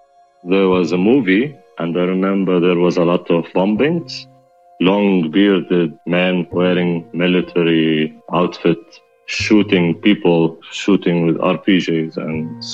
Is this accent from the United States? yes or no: no; Amman, Amman Governorate, Jordan; I grew up in Jordan, in Amman, the capital. Just to give you a little background here of the country that I grew up in, it's situated in the heart of Middle East